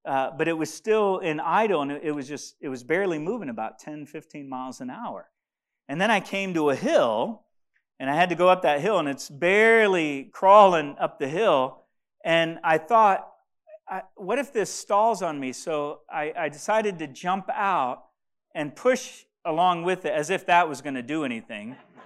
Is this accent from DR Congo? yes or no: yes; DR Congo; And most of you know that I grew up in Africa, in the Congo.